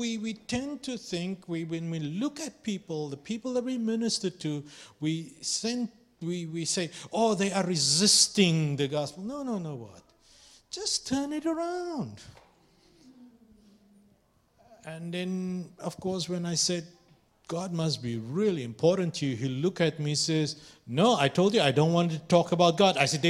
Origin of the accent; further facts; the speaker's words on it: South Africa; And I, as a South African, I always have the, you know, the book of Nelson Mandela with me